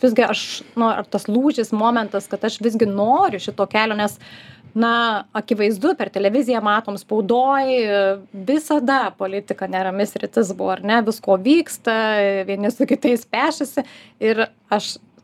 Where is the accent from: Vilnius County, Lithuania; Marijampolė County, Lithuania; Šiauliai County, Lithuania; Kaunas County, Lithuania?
Marijampolė County, Lithuania; Marijampolė; nes aš pati iš Marijampolės esu